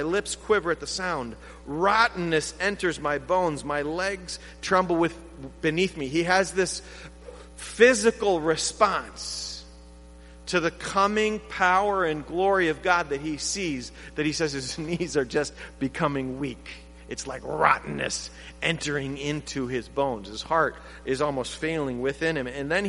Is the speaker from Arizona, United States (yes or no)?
no; Michigan, United States; This I was telling you about where I grew up in the Upper Peninsula.